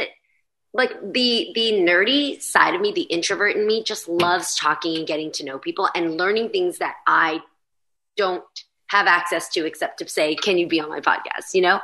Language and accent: English; California, United States; I was teaching my aunts how to dance hyphy because we're from the Bay